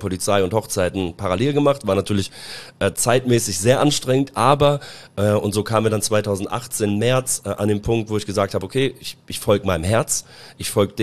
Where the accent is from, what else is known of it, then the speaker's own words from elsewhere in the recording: Germany; ich bin ja selber Deutscher.